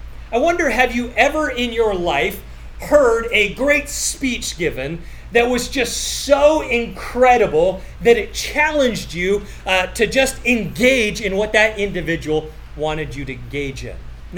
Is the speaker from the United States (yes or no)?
no; Canada; And obviously, I grew up during the 80s, and I had the privilege of going to Lake Placid as a Canadian and playing hockey there.